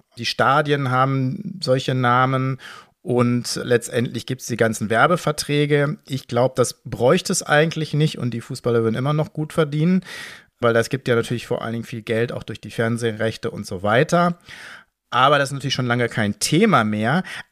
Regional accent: Dortmund, North Rhine-Westphalia, Germany; das muss ich natürlich als Dortmunder sagen

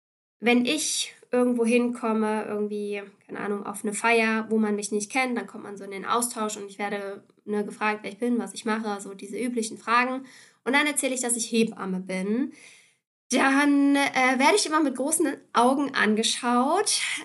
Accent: Lower Saxony, Germany; ich komme eigentlich aus der Nähe von Hannover.

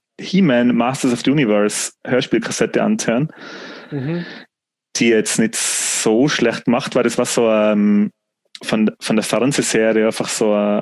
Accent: Tyrol, Austria; ich komme ja aus der Fern und wir sind früher oft nach Deutschland gefahren zum Einkaufen, nämlich nach Füssen und nach Kempten.

